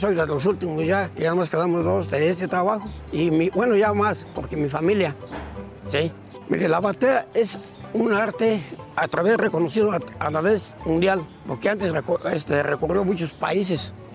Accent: Quiroga, Michoacán, Mexico; me siento orgulloso donde quiera que voy, hablo de mi pueblo, de mi estado y de México.

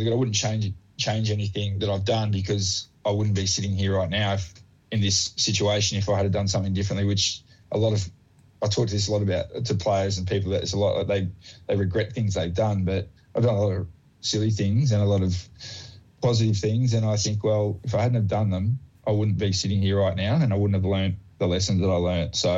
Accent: Queensland, Australia; And growing up in Queensland, north of Brisbane, about 25 k's north, it was quite rural back then.

